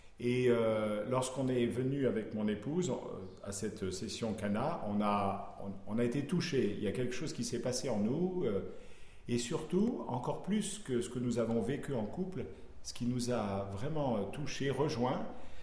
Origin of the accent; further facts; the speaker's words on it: Toulouse, Occitanie, France; Donc on était à Toulouse, moi je suis de Toulouse.